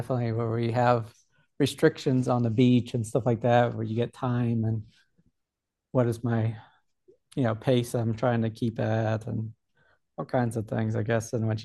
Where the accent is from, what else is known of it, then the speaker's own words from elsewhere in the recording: Austin, Texas, United States; Central around Austin area.